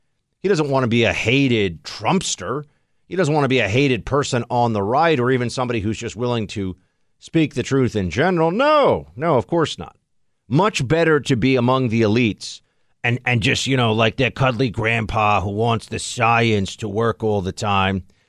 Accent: New York, United States; And I'm sitting here as a New Yorker who, my family has already started the process of moving to red states.

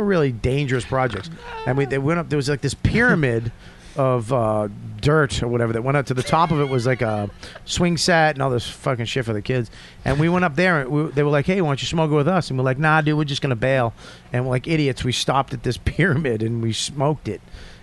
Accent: Australia; I'm from Australia, if you haven't guessed.

